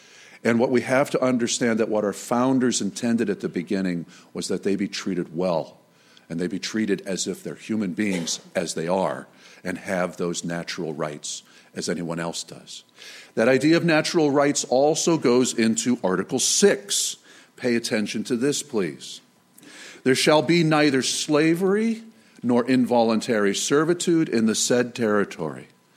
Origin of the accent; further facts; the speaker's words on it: United States; I grew up in the North, come from an old abolitionist family from Pennsylvania.